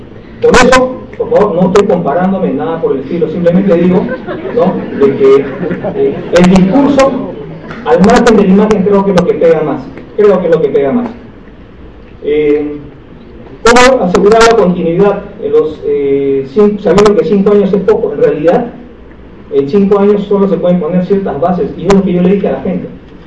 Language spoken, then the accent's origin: Spanish; Peru; soy una persona común y corriente, soy el peruano promedio en el Perú, ¿no? Entre bajo y talla normal, color trigueño.